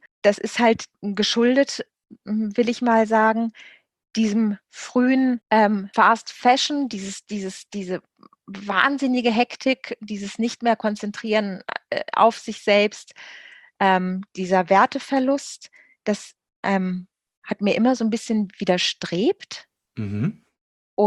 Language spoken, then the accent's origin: German; Salzgitter, Lower Saxony, Germany; Ich komme aus Niedersachsen, in Salzgitter geboren.